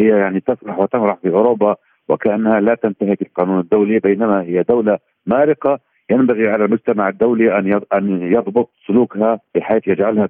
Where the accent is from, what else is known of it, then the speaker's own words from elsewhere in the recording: Palestine; وبالتالي نحن واثقون يعني كفلسطينيين